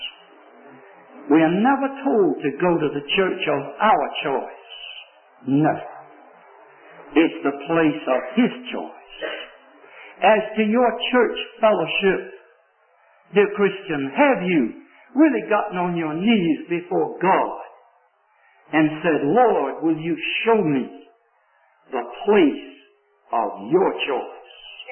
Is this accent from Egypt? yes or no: no; the South, United States; You know, I'm from the South, as you obviously can tell if you didn't know.